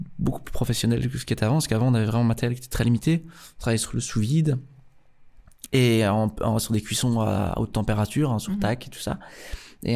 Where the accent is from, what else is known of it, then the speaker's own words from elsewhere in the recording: Belgium; c'est qu'on est belge. Et je pense que être belge dans le monde aujourd'hui, c'est un super pouvoir.